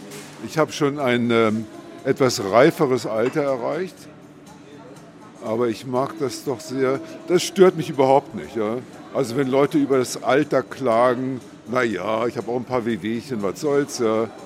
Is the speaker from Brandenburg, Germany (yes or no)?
yes; Beeskow, Brandenburg, Germany; Ich komme aus der Umgebung. Brandenburg, Beeskow an der Spree. Aber da war ich lange nicht mehr.